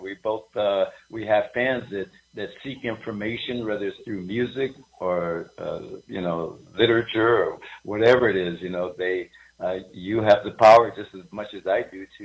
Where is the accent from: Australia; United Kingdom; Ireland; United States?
United States; You know, I'm an American, not a Russian.